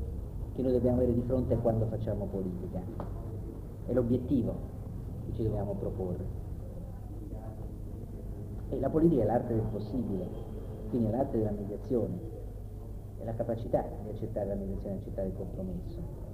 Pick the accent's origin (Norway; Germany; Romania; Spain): Norway; Italian is a second language; trasferita nel mio paese, perché parlo della Norvegia